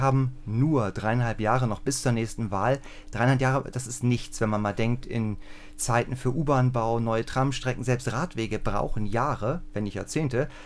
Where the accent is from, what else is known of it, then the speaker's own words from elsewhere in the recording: Brandenburg, Germany; als Brandenburger könnte ich jetzt fast auf die Idee kommen, herzlichen Dank, wir Brandenburger sollen also die Berliner Verkehrsprobleme lösen.